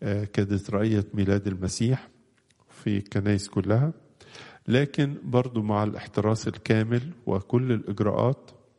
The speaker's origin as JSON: {"language": "Arabic", "country": "Egypt", "said": "في بلادنا مصر"}